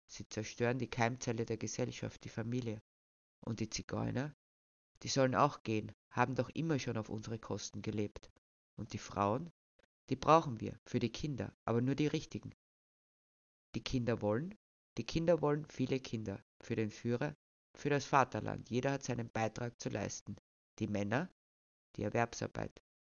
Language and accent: German; Austria; Ich bin Österreicherin.